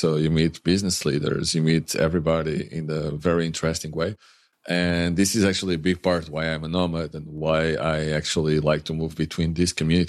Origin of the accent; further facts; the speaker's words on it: Lisbon, Portugal; moved away as an adult; so I'm from Lisbon. I left Lisbon when I was 19. I kept moving from place to place as a student and as a worker.